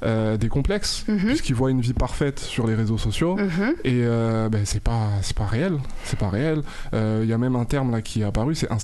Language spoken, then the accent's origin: French; France; parce qu'on est français, je l'espère